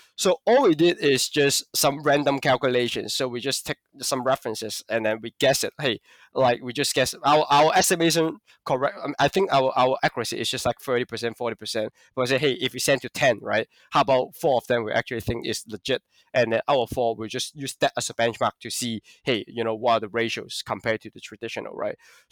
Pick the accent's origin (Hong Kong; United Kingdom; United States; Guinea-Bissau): Hong Kong; but I'm from Hong Kong.